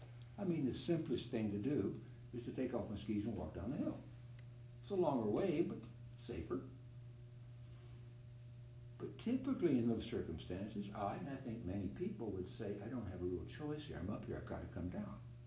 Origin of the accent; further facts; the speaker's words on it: Canada; And the first thing you do as a Canadian is you either learn to skate or ski.